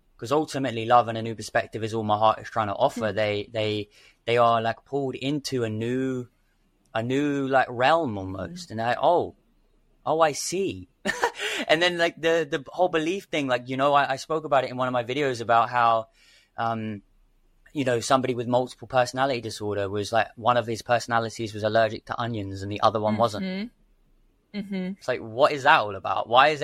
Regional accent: London, United Kingdom; I had a series of, you know, successes and failures while I was growing up in London and in the industry.

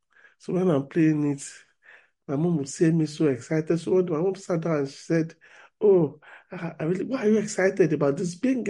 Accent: Nigeria; Even though I come from Nigeria

